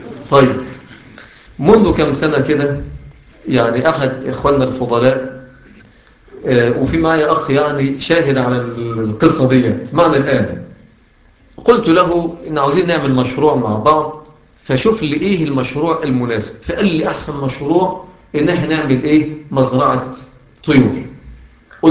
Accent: Egypt; فناس ابطال عندنا في مصر والله.

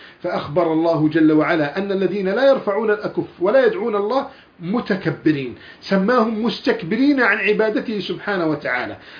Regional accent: Egypt

